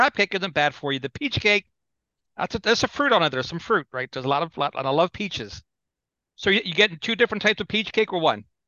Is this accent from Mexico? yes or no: no; Greece; now in Baltimore, United States; You know, we came over from Greece in 1973 with my dad and I.